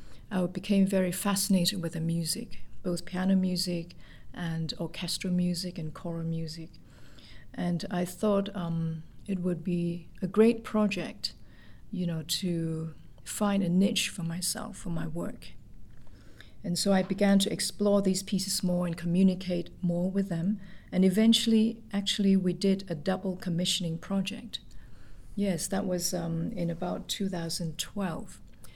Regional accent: Hong Kong; I was born and raised in Hong Kong

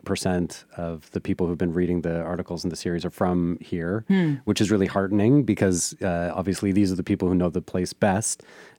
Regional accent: Toronto, Ontario, Canada; I mean, I'm originally from Toronto in Canada

